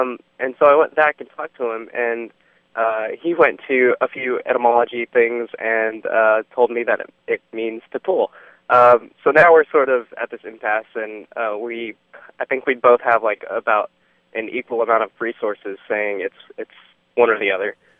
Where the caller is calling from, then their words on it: Dallas, Texas, United States; I'm calling from Dallas.